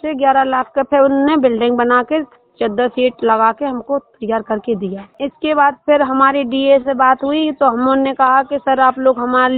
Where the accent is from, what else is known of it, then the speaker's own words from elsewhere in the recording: Dhamna Khurd, Uttar Pradesh, India; मैं ग्राम धमना खुद की रहने वाली हूँ, ब्लॉक चिरगांव, जिला झांसी, उत्तर प्रदेश।